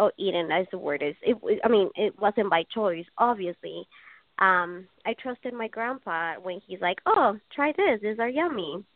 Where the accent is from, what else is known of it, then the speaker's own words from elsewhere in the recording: Ecuador; Well, I'm from Ecuador, so one of our like traditional food, it's called tripa miski